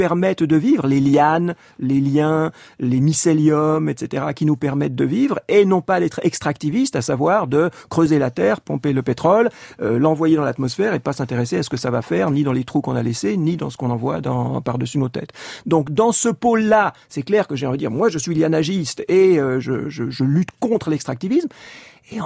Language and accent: French; Switzerland; Moi, je suis suisse d'origine et de nationalité.